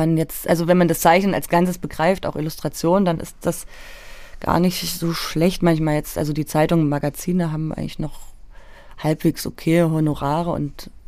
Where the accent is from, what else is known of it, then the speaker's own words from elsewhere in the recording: Leipzig, Saxony, Germany; also ich bin ja aus Leipzig und ich weiß noch, dass ich mich früher zum Beispiel vor Lindenau relativ gegraust habe